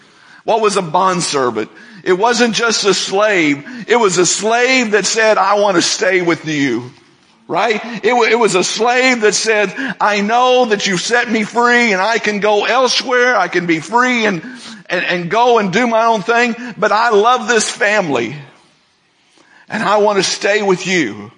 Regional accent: Kentucky, United States; I'm from Kentucky. I like to add an R in wash. It's not wash, it's wash. Call it what you will. It's just the way we say it.

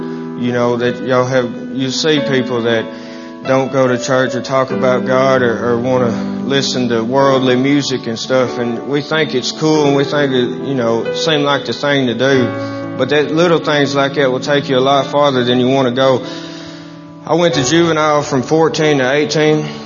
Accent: Jackson, Tennessee, United States; born there; I'm 26 years old. I was born in 1989 in Jackson, Tennessee.

